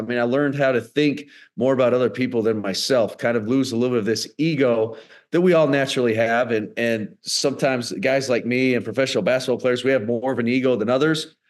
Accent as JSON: {"language": "English", "country": "United States", "said": "especially being an American going overseas, that I was able to stay for a decade at one of the greatest clubs in Europe"}